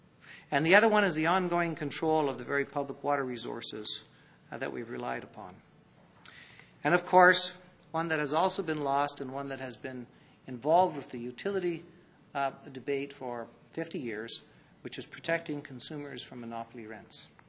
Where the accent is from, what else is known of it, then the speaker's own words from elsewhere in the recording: Ontario, Canada; and I'm from Ontario originally